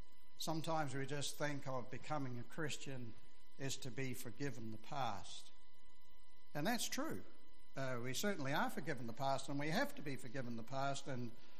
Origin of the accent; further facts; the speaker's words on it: New Zealand; the big native bush where we grew up in the Catlins